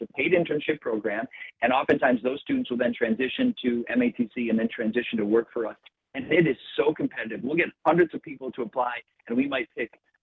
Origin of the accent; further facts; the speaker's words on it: Midwest, United States; also born or lived in California; I'm a Midwest guy. I've been born and raised in the Midwest my whole life, a short time for a job in California